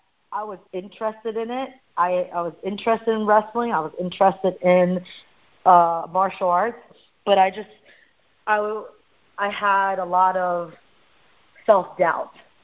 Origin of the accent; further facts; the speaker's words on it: United States; Since I am Chinese American, I embrace both my heritage with the Chinese background and the American background.